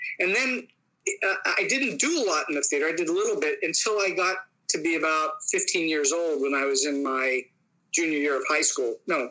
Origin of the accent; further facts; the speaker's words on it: Pittsburgh, Pennsylvania, United States; I taught for 10 years here in my hometown of Pittsburgh. I moved back home from Hollywood about 10 years ago